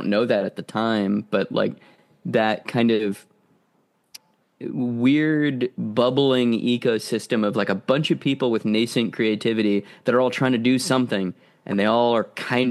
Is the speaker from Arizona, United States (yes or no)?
yes; Arizona, United States; now in Los Angeles, United States; You know, like I'm originally from Arizona and I was involved in the punk and horror punk scene there.